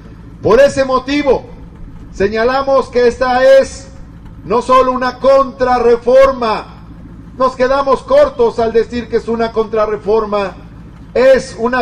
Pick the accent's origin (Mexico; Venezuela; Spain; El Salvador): Mexico; Los exhortamos, los demandamos como mexicanos que lo hagan